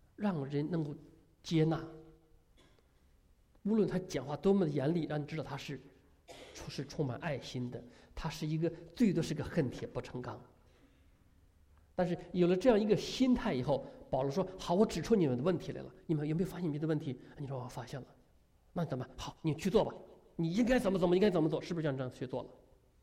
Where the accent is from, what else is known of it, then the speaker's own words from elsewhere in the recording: China; 我们中国人有一句话叫做